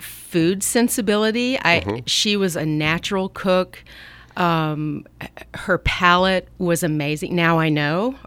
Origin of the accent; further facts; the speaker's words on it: Atlanta, Georgia, United States; now in California, United States; I grew up in Atlanta, Georgia.